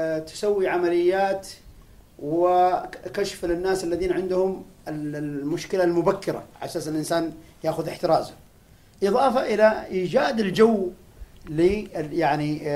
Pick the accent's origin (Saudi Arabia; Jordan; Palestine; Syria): Saudi Arabia